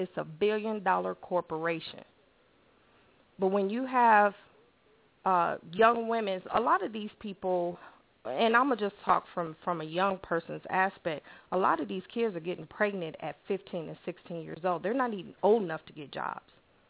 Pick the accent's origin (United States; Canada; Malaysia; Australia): United States; South Carolina; I'm from South Carolina.